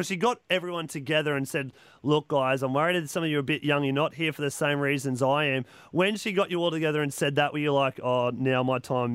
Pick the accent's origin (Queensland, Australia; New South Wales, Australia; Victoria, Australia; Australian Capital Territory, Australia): Queensland, Australia; Brisbane; growing up in Brisbane